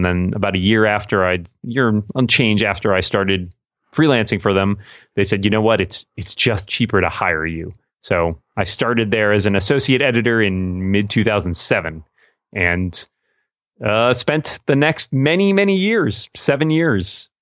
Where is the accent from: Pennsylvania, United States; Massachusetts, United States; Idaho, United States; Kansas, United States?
Massachusetts, United States; Boston; because I grew up in Boston in the early 90s.